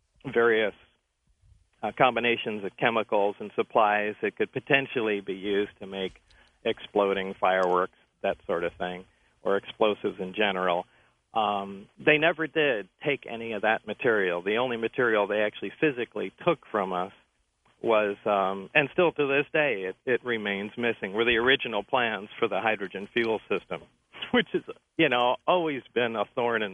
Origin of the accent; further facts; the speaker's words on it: East Coast, United States; born there; also born or lived in Southwest; now in Michigan, United States; I was born out on the East Coast, and, you know, I've lived in the Southwest the majority of my life.